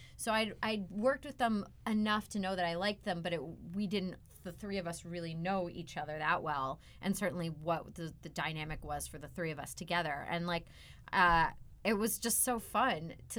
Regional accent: Pittsburgh, Pennsylvania, United States; I was very lucky growing up in Pittsburgh that I basically got to work nonstop as a kid.

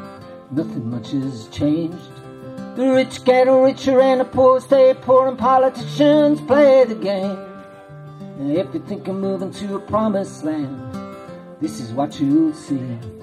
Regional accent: Ireland; And from that, you can tell that I'm Irish, if not by my accent.

